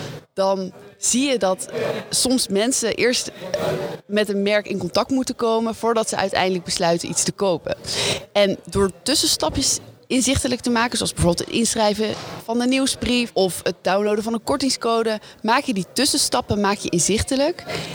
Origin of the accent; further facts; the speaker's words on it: Rotterdam, South Holland, Netherlands; En hoe slim Eindhoven is, zeg ik als Rotterdammer.